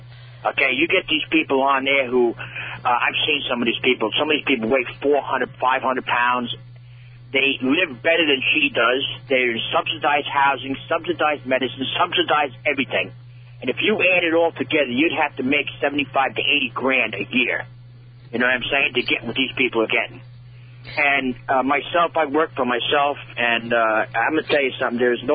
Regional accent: New York, United States; Well, and in New York, I'm from New York originally.

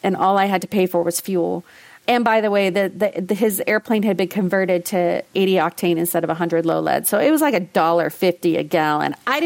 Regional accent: Dallas-Fort Worth, Texas, United States; But I grew up in Dallas-Fort Worth, right next to the American Airlines headquarters, and joined Explorers.

